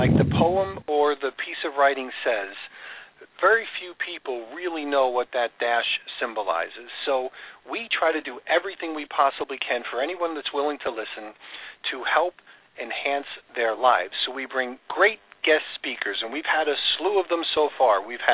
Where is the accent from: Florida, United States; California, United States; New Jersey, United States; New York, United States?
New York, United States; I grew up in New York, and not that New York is a different country, but there are a lot of different ethnic areas.